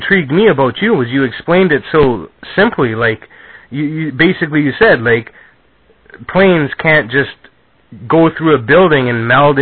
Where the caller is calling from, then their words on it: Sault Ste. Marie, Ontario, Canada; I live in Sault Ste. Marie, Canada. I'm calling you from Sault Ste. Marie, Canada.